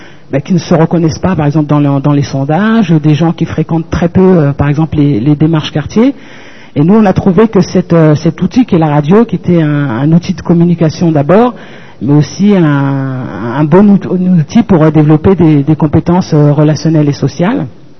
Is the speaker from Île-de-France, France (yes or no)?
yes; Sarcelles, Île-de-France, France; Moi, avant, je venais de Sarcelles